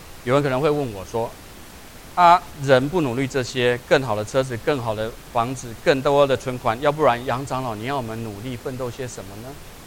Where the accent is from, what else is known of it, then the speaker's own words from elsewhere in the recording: Taiwan; now in United States; 我自己从台湾来的，我在美国纽约州念研究所，一晃眼就已经25年了。